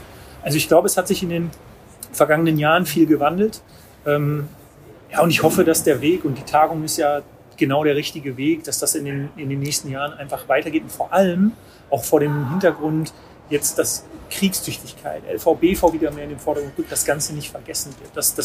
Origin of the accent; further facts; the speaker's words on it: Dorsten, North Rhine-Westphalia, Germany; ich komme aus Dorsten